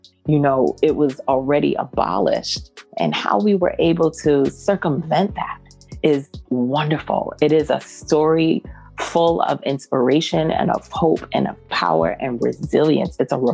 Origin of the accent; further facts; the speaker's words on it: New York City, New York, United States; You know, I grew up in New York City once I came back from the islands